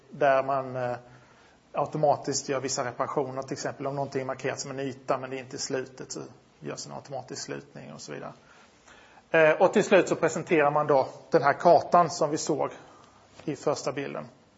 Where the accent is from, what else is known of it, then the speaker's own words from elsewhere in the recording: Linköping, Östergötland, Sweden; Det här är en rendering av min hemstad, Linköping.